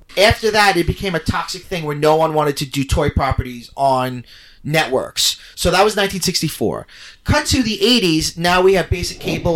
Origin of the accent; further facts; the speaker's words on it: Brooklyn, New York, United States; I grew up in Brooklyn.